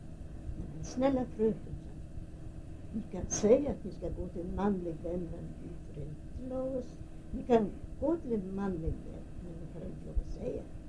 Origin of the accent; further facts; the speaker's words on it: Stockholm, Stockholm County, Sweden; English is a second language; now in United States; I come from Stockholm.